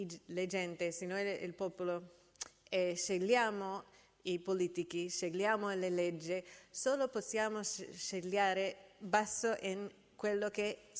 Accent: United States; Italian is a second language; stavo molto frustrata per questo problema dell'informazione nelle elezioni nel mio paese, gli Stati Uniti, ma anche che ho visto la stessa cosa negli altri paesi dove ho abitato o ho lavorato

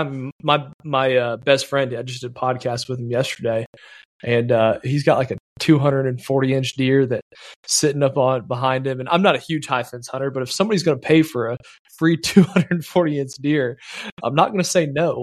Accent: Fort Worth, Texas, United States; I make a very clear delineation that I'm from Fort Worth.

